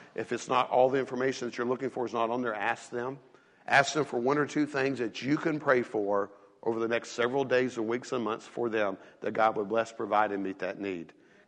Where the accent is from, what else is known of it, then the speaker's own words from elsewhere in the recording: the South, United States; I grew up in the South. I talk about Southern hospitality.